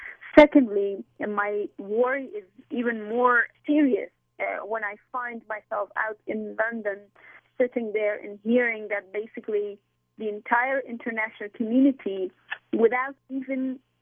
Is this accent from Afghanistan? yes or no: yes; Kabul, Afghanistan; moved away; also born or lived in Pakistan; I was born in Afghanistan, and I was forced to leave Afghanistan, in particular Kabul, where I was living, because of the start of the civil war in the country